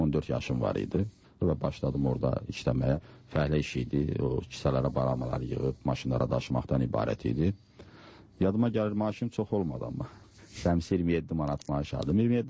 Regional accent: Guzdek, Fuzuli District, Azerbaijan; born there; Bəli, düzdür. Kənddə doğulmuşam.

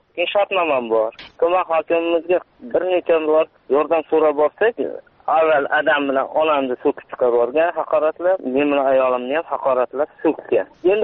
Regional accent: Raqqon, Fergana Region, Uzbekistan; born there; Farg'ona viloyati Beshariq tumani, Raqqon qishlog'i, Qo'rg'onda tug'ilganman.

